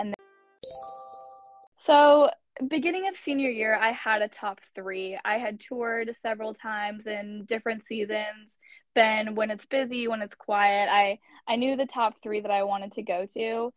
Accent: Raleigh, North Carolina, United States; also born or lived in Minnesota; I'm from Raleigh, North Carolina, and I went to high school at Ravenscroft School, and I have been there since fifth grade. Before that, I lived in Minnesota, and I did most of elementary school there, and we moved down here in 2015

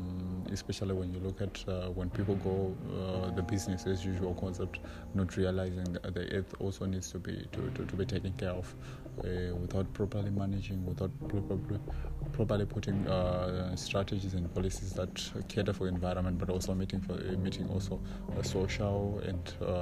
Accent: Masvingo, Zimbabwe; now in Harare, Zimbabwe; I come from Mashingo. That's, although I stay in Harare, that's where I reside. I come from Mashingo. Mashingo, it's when you look at agricultural regions, it's region 4

